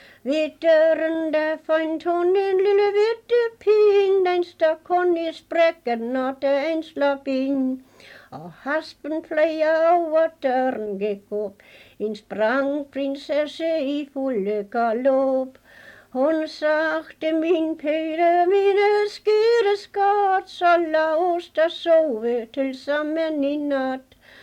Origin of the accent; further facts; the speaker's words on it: Ullerupmark, Region of Southern Denmark, Denmark; Jeg er fra Ullerupmark.